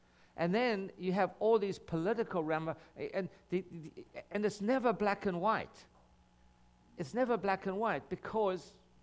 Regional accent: South Africa; I was raised in South Africa. And we were raised under the apartheid system that we lived under. And I lived my whole childhood

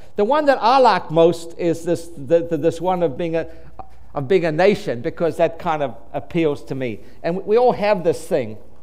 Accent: Durban, KwaZulu-Natal, South Africa; moved away; and he's from Durban, from my hometown.

